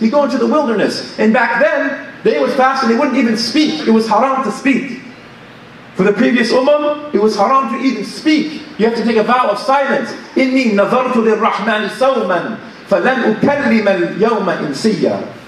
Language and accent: English; Iran; I can pick on the Iranians because I'm from Iran.